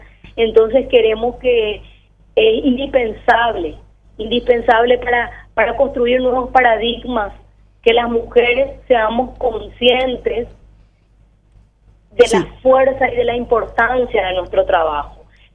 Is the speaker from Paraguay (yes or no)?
yes; Paraguay; tenemos una historia de resistencia muy grande como mujeres paraguayas.